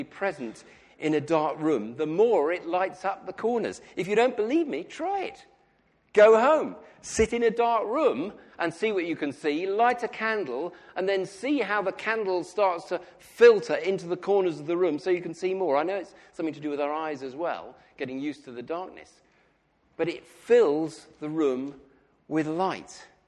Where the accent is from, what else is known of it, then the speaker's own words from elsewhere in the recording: United Kingdom; Now, I know that we are British, but in some churches, if the preacher stands up and says that, he gets a response.